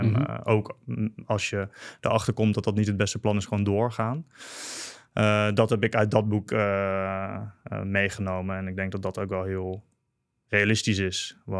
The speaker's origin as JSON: {"language": "Dutch", "country": "Netherlands", "said": "Nou zijn wij Nederlanders veel meer polderaars."}